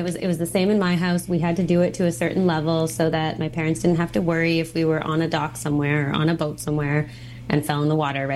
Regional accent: British Columbia, Canada; That's what we do for recreation as British Columbians.

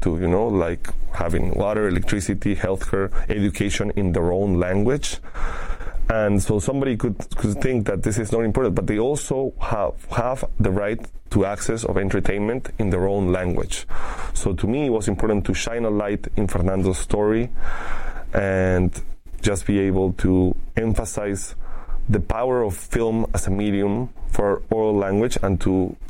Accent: Lima, Peru; I am Peruvian. My mother is from Cusco, but I am from Lima. I am not Quechua, and I am not indigenous.

